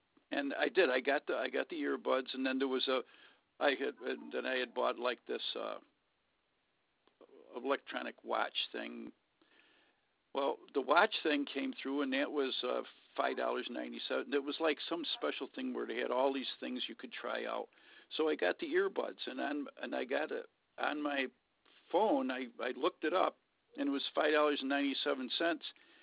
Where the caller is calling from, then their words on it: Syracuse, New York, United States; I'm calling from Syracuse, New York.